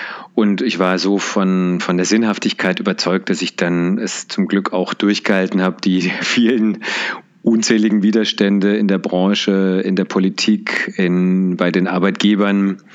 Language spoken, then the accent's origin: German; Freiburg, Baden-Württemberg, Germany; also born or lived in Netherlands; Ich bin in Freiburg groß geworden